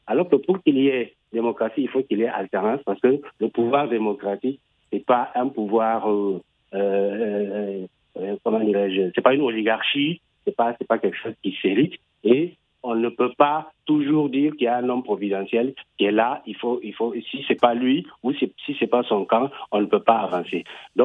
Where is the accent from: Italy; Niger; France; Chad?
Niger; Nous sommes tous des Nigériens, parce que nous avons la nationalité nigérienne et nous vivons sur ce territoire que nous partageons.